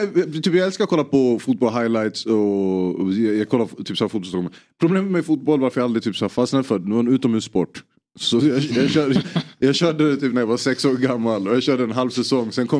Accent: Stockholm, Stockholm County, Sweden

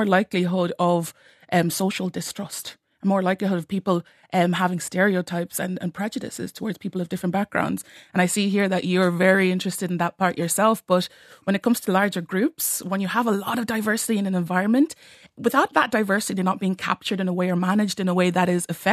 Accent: Ireland; I grew up in Ireland myself, I'm Nigerian and by ethnicity

